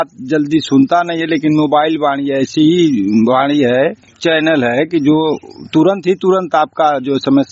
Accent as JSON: {"language": "Hindi", "town": "Damodarpur", "region": "Uttar Pradesh", "country": "India", "said": "दामोदरपुर का रहने वाला हूँ।"}